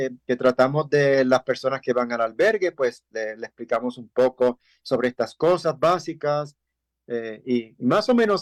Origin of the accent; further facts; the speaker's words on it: Puerto Rico; also born or lived in Madrid, Spain; Sí, yo soy puertorriqueño. ¿Sí? Lo que pasa es que viví muchos años en España.